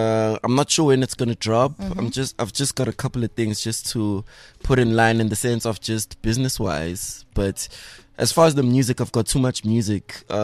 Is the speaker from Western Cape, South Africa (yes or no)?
no; Soweto, Gauteng, South Africa; I'm from Soweto